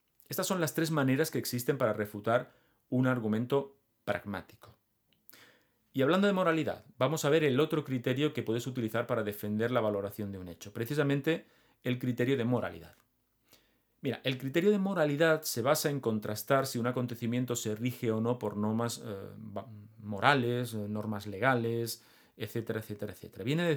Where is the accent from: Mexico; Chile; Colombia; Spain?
Spain; Catalonia; cosa que como catalán aquí me toca bastante